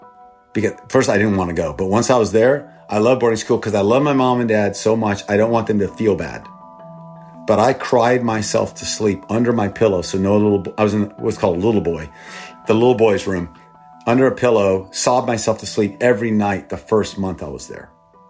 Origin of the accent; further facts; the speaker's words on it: Thailand; first language Thai; English is a second language; also born or lived in Texas, United States; I was born in Texas, and I grew up in Thailand, and I grew up with Thai people, and my first language was Thai.